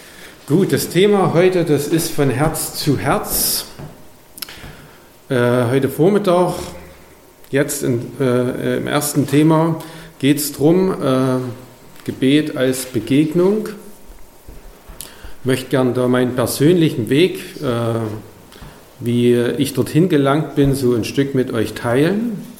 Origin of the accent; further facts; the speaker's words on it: East Germany, Germany; Ich bin in der DDR-Zeit groß geworden.